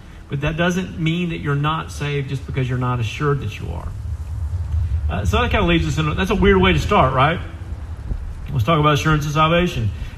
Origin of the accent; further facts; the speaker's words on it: Deep South, United States; I grew up in the Deep South. And there's a lot of things about Tulsa that's Deep South.